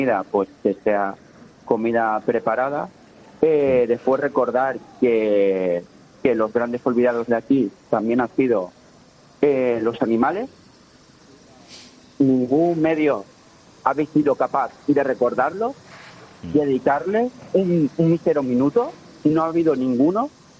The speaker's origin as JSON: {"language": "Spanish", "town": "Benetúser", "region": "Valencian Community", "country": "Spain", "tie": "born or raised there", "lives_now": "Alfafar, Spain", "said": "soy vecino de Alfafar, que criado en Benetúser, pero ahora resido en Alfafar."}